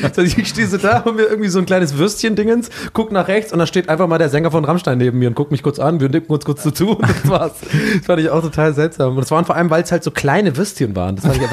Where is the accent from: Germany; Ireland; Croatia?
Ireland; als echter Ire